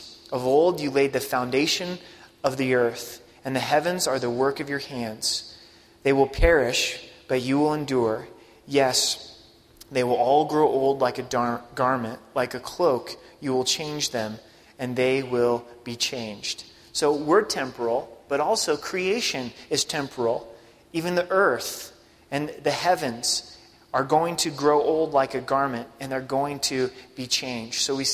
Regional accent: United States; because I'm a American

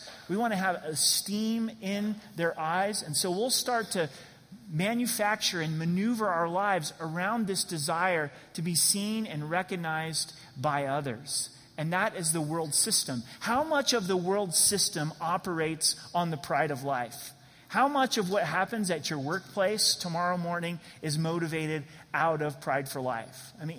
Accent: Oregon, United States; now in Colorado, United States; maybe because I grew up in Oregon and green grass is kind of rare in Colorado, right?

